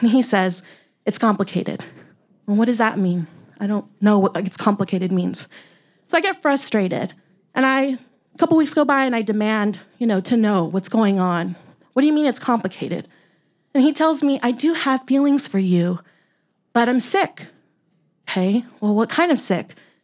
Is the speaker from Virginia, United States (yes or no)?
no; San Antonio, Texas, United States; And so I say, cool, I'm from Texas too. Where in Texas are you from? And he says, San Antonio. Cool, I'm from San Antonio too.